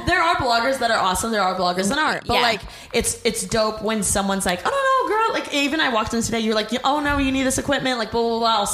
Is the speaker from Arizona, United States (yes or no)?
no; Indiana, United States; From Indiana. Oh my gosh, okay. Yeah, so small town, and I'm from the Midwest.